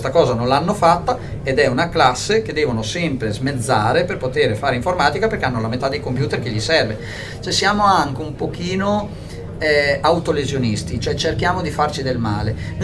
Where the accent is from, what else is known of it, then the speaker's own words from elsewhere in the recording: Modena, Emilia-Romagna, Italy; io sono di Modena